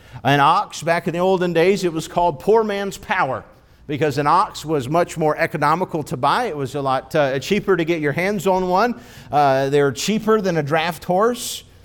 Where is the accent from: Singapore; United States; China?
China; I can remember as a young boy, growing up in China